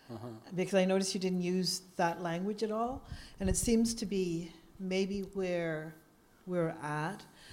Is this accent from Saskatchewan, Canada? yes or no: yes; Saskatchewan, Canada; I'm mainly from Saskatchewan, which has a very large Indigenous population.